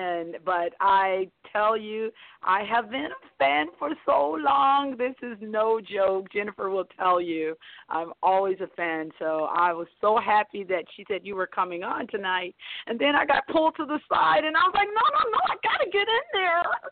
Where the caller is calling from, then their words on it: Georgia, United States; I'm in Georgia as well. I'm in Georgia.